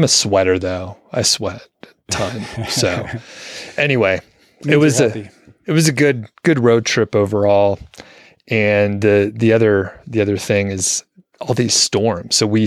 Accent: Atlanta, Georgia, United States; So I'm from Atlanta and it's roughly the same, super humid, very same kind of climate.

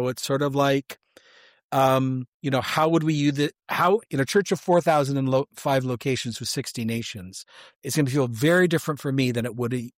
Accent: Canada; No, I am not, sir. I am a Canadian.

